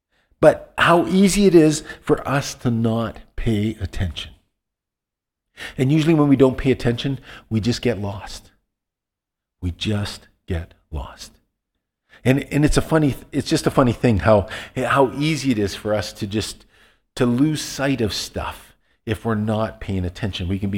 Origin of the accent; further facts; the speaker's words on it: Alberta, Canada; we're from Western Alberta. We know the beauty of clean water, of flowing water.